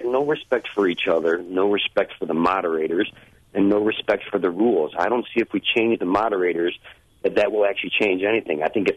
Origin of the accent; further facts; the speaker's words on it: United States; as an American citizen that has many friends outside the country